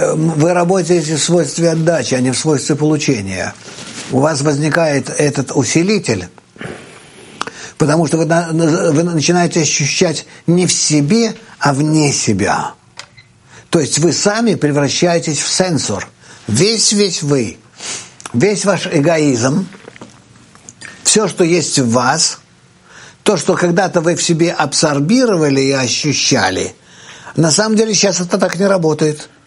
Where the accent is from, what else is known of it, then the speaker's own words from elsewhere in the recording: Russia; now in Israel; Хотя я уже из России с 70-го года. Я переехал из России в Литву. И в 74-м году уже переехал в Израиль.